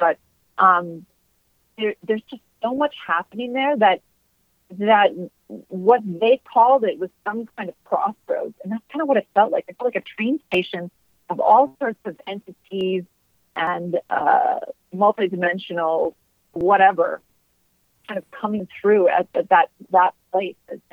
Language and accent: English; Midwest, United States; I'm from the Midwest, right? So I'm used to the kind of landscape that is and looks like and all that kind of stuff.